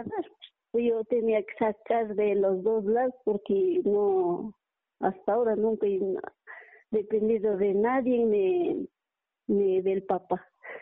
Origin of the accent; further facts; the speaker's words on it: Riobamba, Chimborazo, Ecuador; Yo soy de Riobamba, yo tengo 45 años.